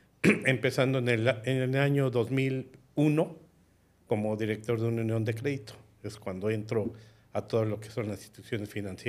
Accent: Mexico City, Mexico; soy de la Ciudad de México.

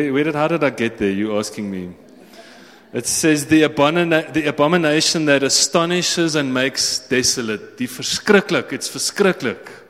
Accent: England, United Kingdom; And me being English, I'm like, but verskriklik is terrible.

